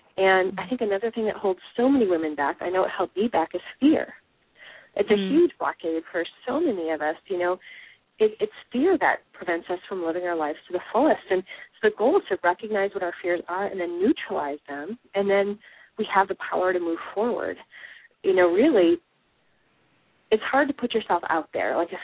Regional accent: Midwest, United States; And, you know, I'm from the Midwest. I'm from my family's, you know, Norwegian, hardworking, and you do practical things.

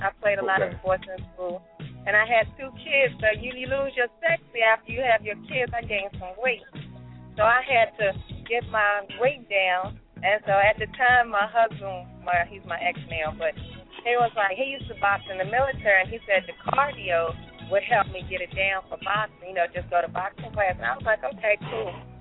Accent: Virginia, United States; I'm from South Virginia, but right now I live in Ashburn in Northern Virginia.

